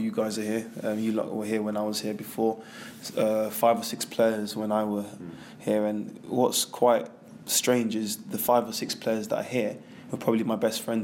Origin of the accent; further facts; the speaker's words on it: London, United Kingdom; I'm from London. I'm from a great city.